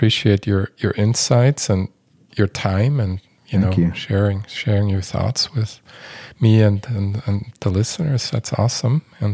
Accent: Switzerland; English is a second language; now in Minnesota, United States; That I came here from Switzerland?

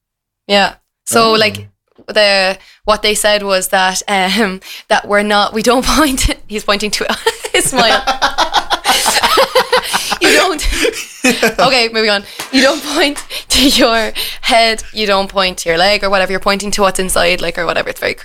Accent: Ireland; But I don't think we like when people love themselves a bit too much as Irish people.

